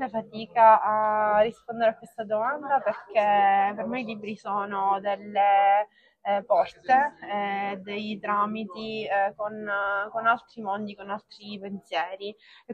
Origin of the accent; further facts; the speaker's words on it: Caltanissetta, Sicily, Italy; born there; now in Palermo, Italy; Qui non dico volentieri che sono nata a Caltanissetta